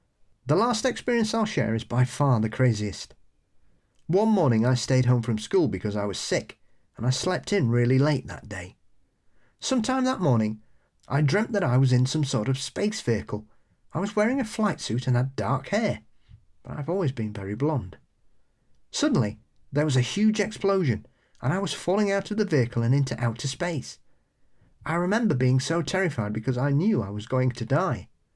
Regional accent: New Jersey, United States; I once ran into a classmate, let's call him Mark, whilst I was walking around London, and we're both from New Jersey.

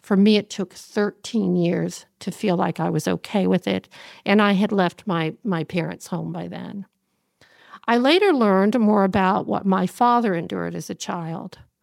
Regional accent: Lexington, Kentucky, United States; I'm from Kentucky. I'm from Lexington, Kentucky, born and raised.

